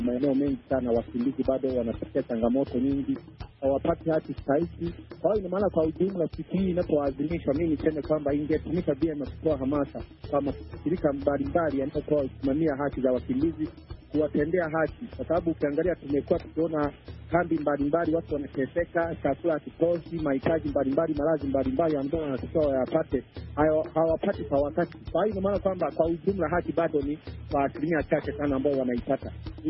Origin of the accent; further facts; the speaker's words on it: Kahama, Shinyanga, Tanzania; kijana kutoka Tanzania, natokea maeneo ya Kagongo Manispaa kama nchini Tanzania.